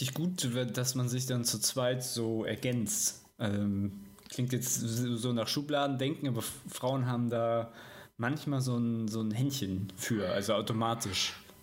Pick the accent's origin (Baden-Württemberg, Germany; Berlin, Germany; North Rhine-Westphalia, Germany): Baden-Württemberg, Germany; Stuttgart; born there; now in Hamburg, Germany; Und ich bin tatsächlich auch in Stuttgart geboren.